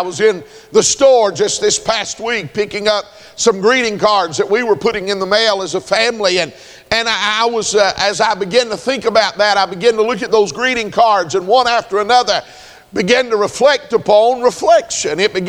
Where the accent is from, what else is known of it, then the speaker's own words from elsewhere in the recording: Gainesville, Georgia, United States; When I grew up in Gainesville, Georgia, and they still do it.